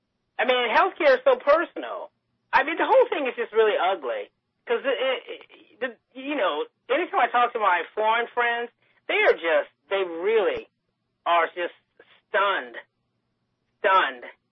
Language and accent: English; United States; there's different issues that are just sort of mind-boggling to me, you know, being American.